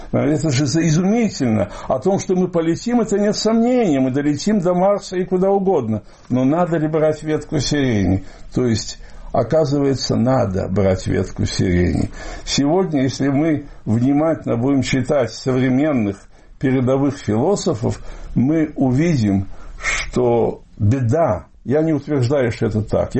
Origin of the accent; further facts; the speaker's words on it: Bobruisk, Mogilev Region, Belarus; я, в общем, из Беларуси, я родился в Бобруйске. Это маленький очень такой еврейский городок был. Там провел все это свое, в основном, школьное детство, и я себя считаю белорусским евреем